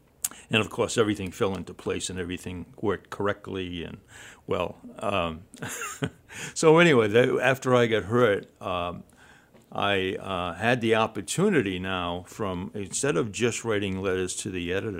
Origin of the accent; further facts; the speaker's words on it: Seekonk, Massachusetts, United States; also born or lived in Attleboro; I grew up in the north end of Seekonk. I was born in Attleboro, I said, but very quickly brought back over the line so no one would know.